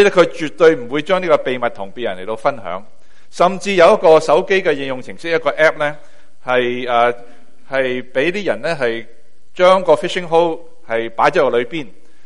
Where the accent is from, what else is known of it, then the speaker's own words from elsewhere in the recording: Guangdong, China; 特别我哋广东人咧，中意食鱼就多过中意钓鱼，啱唔啱啊？